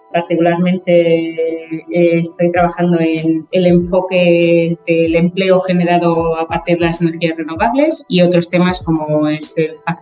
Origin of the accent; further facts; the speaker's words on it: Spain; now in Abu Dhabi, United Arab Emirates; soy de España, resido en Abu Dhabi desde hace ya casi una década